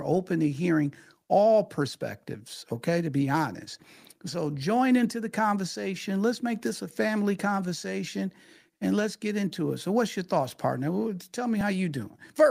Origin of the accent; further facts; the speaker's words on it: Detroit, Michigan, United States; as a kid growing up in Detroit, Michigan, you know, you hear about it